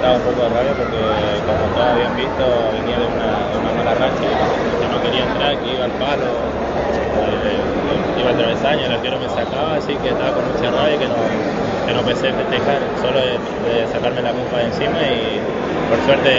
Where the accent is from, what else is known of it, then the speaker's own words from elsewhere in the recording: Paraguay; Soy de la localidad de Delira, un lugar llamado Pirapedú, que es del campo, buen lugar, se respira aire puro, me siento muy cómodo allá